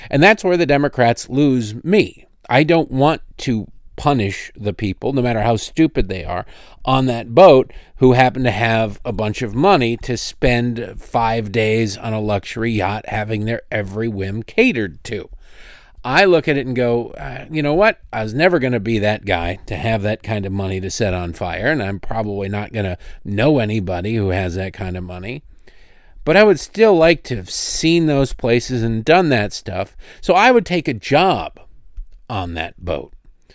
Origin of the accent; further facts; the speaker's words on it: Detroit, Michigan, United States; I had, you know, I'm growing up in Detroit.